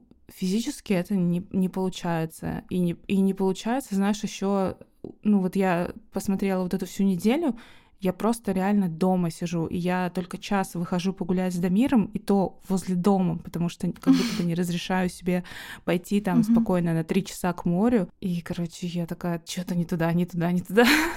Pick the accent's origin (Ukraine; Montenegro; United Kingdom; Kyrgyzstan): Montenegro; я из Черногории, и сегодня я...